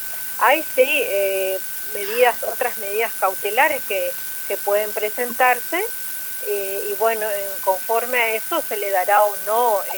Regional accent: Bellavista, Corrientes, Argentina; De allí me trasladé a la ciudad de Bellavista, donde soy oriunda, donde tengo toda mi familia

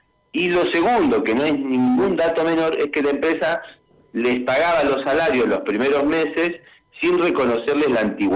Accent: Chos Malal, Neuquén, Argentina; yo soy de Chosmalal

